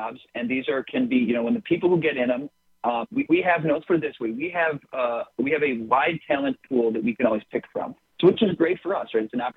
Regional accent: Midwest, United States; also born or lived in California; I'm a Midwest guy. I've been born and raised in the Midwest my whole life, a short time for a job in California.

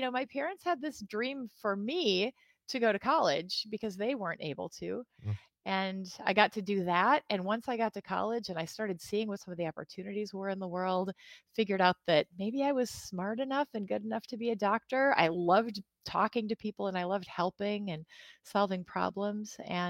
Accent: Kaukauna, Wisconsin, United States; So I am a first-generation college student born and raised in Kaukauna, Wisconsin.

